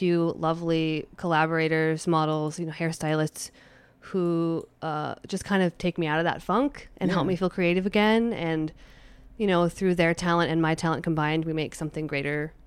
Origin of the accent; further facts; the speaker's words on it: Idaho, United States; moved away as an adult; now in Portland, United States; I lived in a few places, but I'm originally from Idaho.